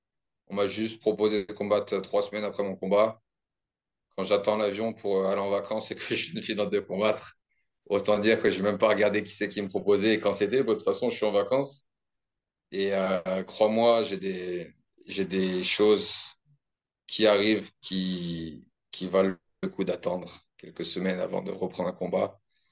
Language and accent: French; the Alps, France; now in New Zealand; la Suisse, c'est pas loin de là où ma famille vit en France. Je viens des Alpes de base.